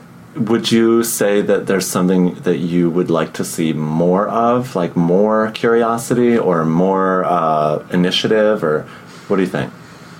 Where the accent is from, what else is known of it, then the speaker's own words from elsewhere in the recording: New York, United States; Everything relates to the subway because I'm a New Yorker.